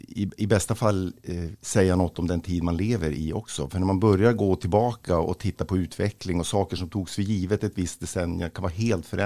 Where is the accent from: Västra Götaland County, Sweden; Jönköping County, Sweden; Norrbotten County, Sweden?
Norrbotten County, Sweden; Kiruna; Jag vet inte, jag är uppvuxen i Kiruna.